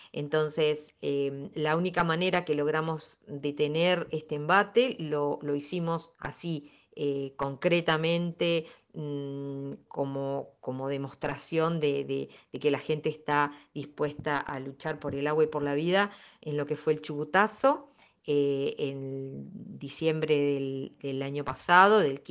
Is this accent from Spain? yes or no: no; Argentina; Nosotros como Argentina ya desde fines de junio ya consumimos todos los recursos pensados para el año 2022